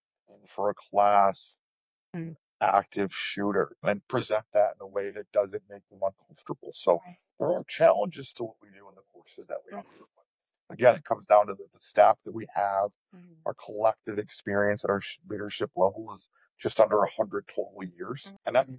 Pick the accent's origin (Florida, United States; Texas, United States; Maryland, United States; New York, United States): New York, United States; Lake George; I grew up in Lake George, but I'm adopted.